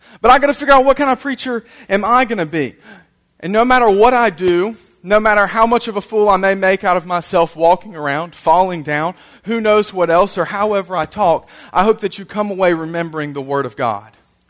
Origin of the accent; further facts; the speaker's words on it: High Point, North Carolina, United States; also born or lived in Michigan / Georgia; now in Randleman, United States; I was raised, well, in Randleman, technically. I was raised in High Point, and now I live in Randleman.